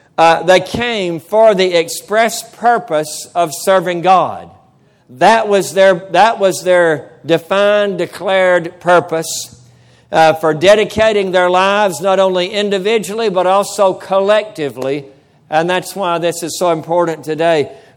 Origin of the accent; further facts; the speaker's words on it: United States; But I'm also an American.